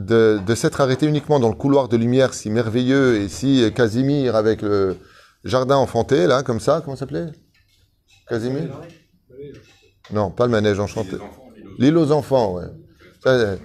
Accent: Tunisia; mais je suis tunisien et nous, on le dit, c'est pas un problème.

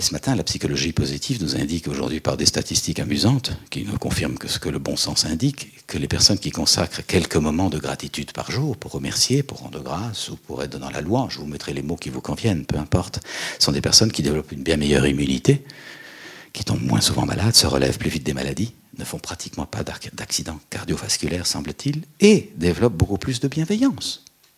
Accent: Belgium; Moi, je viens de Belgique, je n'ai pas eu le moindre attentat, pas de champ de mine.

